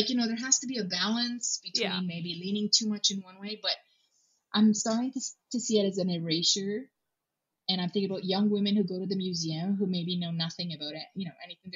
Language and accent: English; Romania; English is a second language; And I'm Romanian, so I was born up in the Carpathian Mountains.